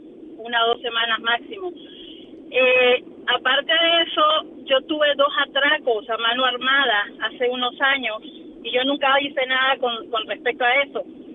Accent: Venezuela; pero yo soy venezolana. Obviamente en mi pasaporte aparezco como venezolana.

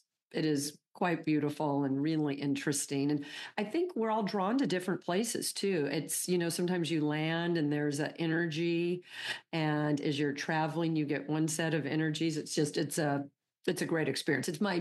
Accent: United States; because as an American, I was a young child, very young, during Vietnam.

